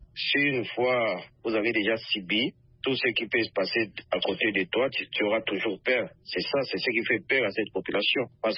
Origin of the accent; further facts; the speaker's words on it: Mwenga, South Kivu, DR Congo; on avait perdu chez moi à Mwenga